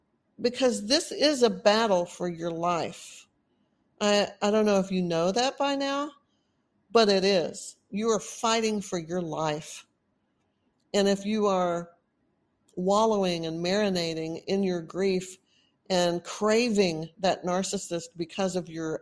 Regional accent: Texas, United States; accent: Texan; You know, that's my roots. I've been in Texas most of my life. Of course I sound like a Texan.

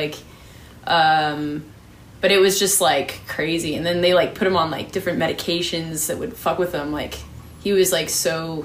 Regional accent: Santa Clarita, California, United States; cause I grew up in Santa Clarita

